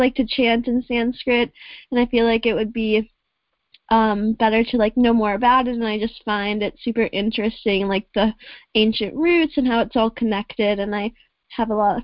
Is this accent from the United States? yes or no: yes; Minnesota, United States; I'm from Minnesota in America, but I go to school, a university in Kansas.